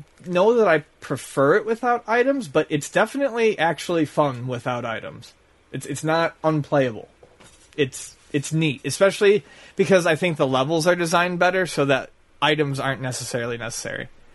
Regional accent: Buffalo, New York, United States; Yeah, I'm from Buffalo.

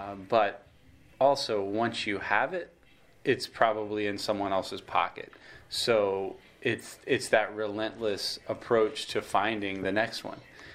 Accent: Miami, Florida, United States; I grew up in Miami, Florida, you know, played baseball in Venezuela

